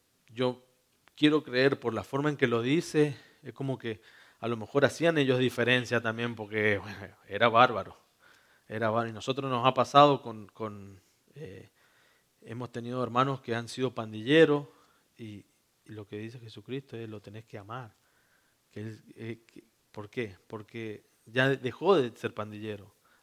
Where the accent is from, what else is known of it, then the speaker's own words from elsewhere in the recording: Argentina; no es que yo legalmente sigo siendo argentino